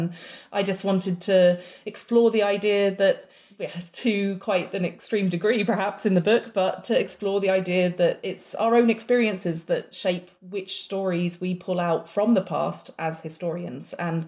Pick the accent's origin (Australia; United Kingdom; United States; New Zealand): United Kingdom; England; also born or lived in Ireland; and that I'd grown up in different countries, and that perhaps somehow my own status as an Irish immigrant in England growing up, maybe that affected what I chose to look